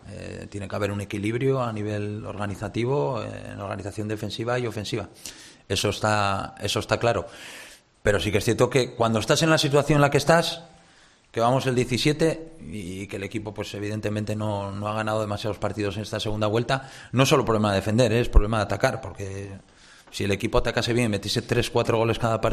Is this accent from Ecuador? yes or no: no; Gijón, Asturias, Spain; Si es que en Gijón no pedimos mucho más, los asturianos somos así, los del Sporting más.